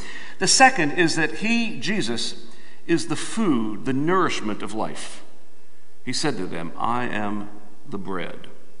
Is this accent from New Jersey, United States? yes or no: yes; New Jersey, United States; I'm from New Jersey, but don't hold it against me.